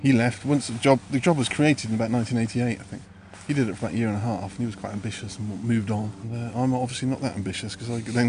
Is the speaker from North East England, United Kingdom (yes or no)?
no; South West England, United Kingdom; Well, I grew up in South Wiltshire. I grew up on a farm, and we, being lads, had the sort of the run of the place.